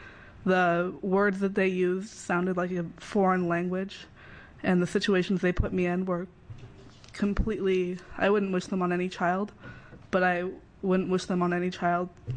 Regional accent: Oregon, United States; I'm from Washington County, and I'm a foster youth.

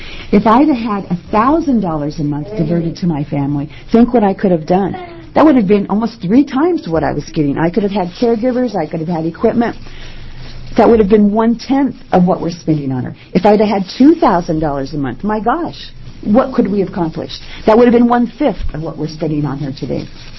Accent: Bend, Oregon, United States; I am from Bend, and I'm here to speak in support of both pieces of legislation.

